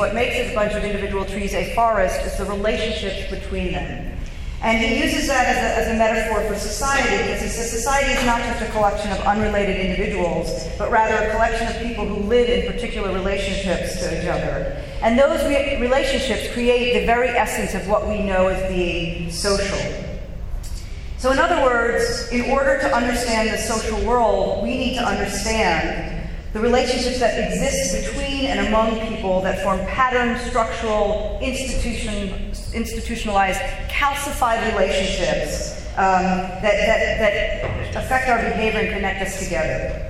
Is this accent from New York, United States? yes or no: yes; New York, United States; I'm a New Yorker. I identify as a New Yorker